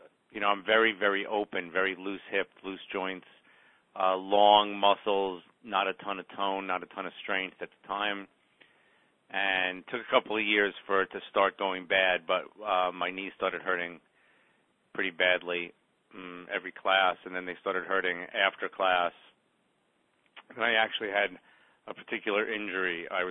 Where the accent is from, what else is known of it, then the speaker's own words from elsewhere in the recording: Brooklyn, New York, United States; I grew up in Brooklyn and fairly active childhood